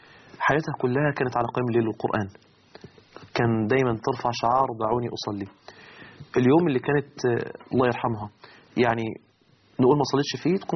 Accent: Egypt; فالناس ظنوا ان ده اللي هو بيقولوا عندنا في مصر هنا شخير

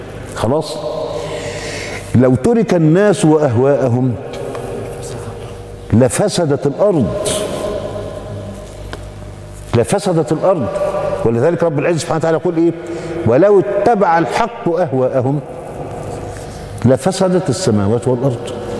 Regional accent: Egypt; في عز الصيف وفي سيارات النقل العام المزدحمة عندنا في مصر

